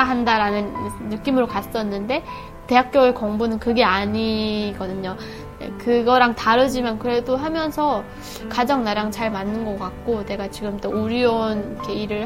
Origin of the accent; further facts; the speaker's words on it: North Korea; 제가 북한에서 오다 보니까